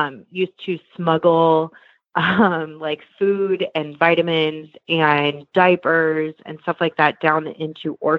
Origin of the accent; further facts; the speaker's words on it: Delaware, United States; moved away as an adult; now in California, United States; So, I am originally from Delaware. I was born and raised there. And I have one brother. My mom and dad did a good job raising us in such a small state. And anyway, I moved out to California when I was about 19, so about 10 years ago.